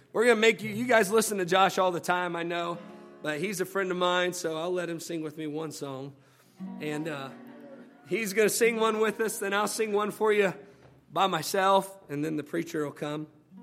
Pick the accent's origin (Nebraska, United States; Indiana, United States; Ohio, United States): Ohio, United States; Columbus; we're from Columbus, Ohio, just outside of Columbus.